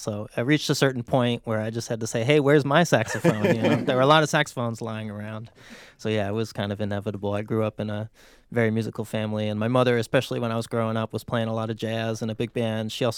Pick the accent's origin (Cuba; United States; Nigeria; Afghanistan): United States; Seattle, Washington; already being established and from Seattle. This is my hometown